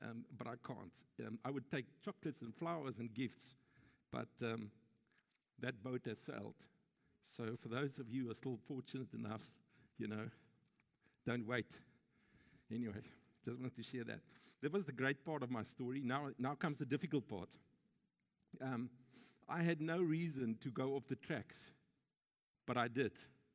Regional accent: Johannesburg, Gauteng, South Africa; I was born and bred in Johannesburg, like Dini was saying. We only arrived here in November 99.

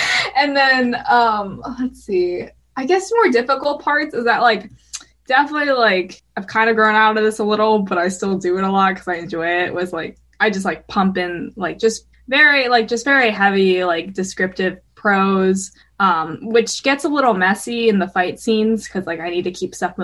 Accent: Colorado, United States; And then I'm like going back to Colorado, which is like my home state.

